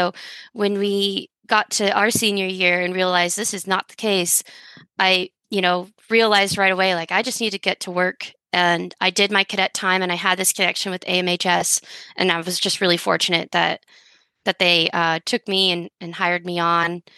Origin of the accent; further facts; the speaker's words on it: Ketchikan, Alaska, United States; So born and raised in Ketchikan, Alaska. Ketchikan is primarily a fishing community